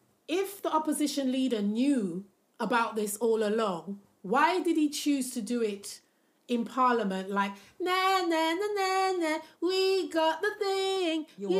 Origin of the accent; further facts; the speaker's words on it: Jamaica; not my people, guys. I'm a Jamaican citizen as well, all right?